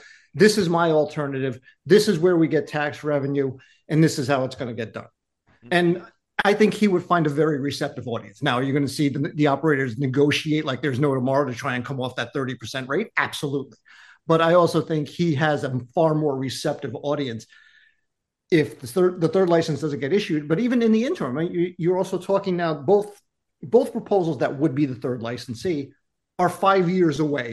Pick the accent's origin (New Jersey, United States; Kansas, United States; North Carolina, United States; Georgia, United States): New Jersey, United States; We grew up in New Jersey. You go down to Atlantic City.